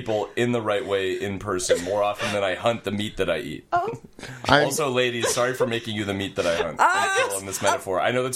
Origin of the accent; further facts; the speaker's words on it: Wisconsin, United States; So I'm from Wisconsin and grew up hunting deer.